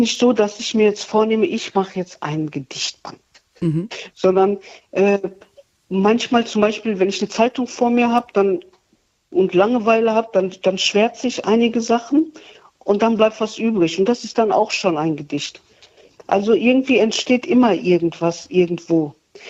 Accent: Duisburg, North Rhine-Westphalia, Germany; Ich bin ja aus Duisburg und das ist sehr nett und ich finde das schön.

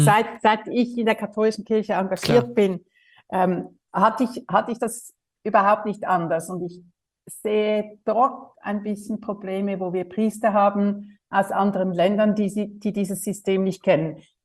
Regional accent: Switzerland; Und ein Kinderkrankenhaus wäre jetzt bei uns in der Schweiz nicht gerade so das Naheliegendste.

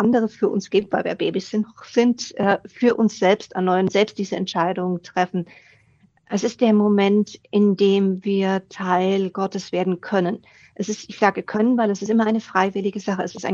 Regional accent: Bamberg, Bavaria, Germany; das ist nur eine Stunde von Bamberg entfernt, also meine Heimatstadt.

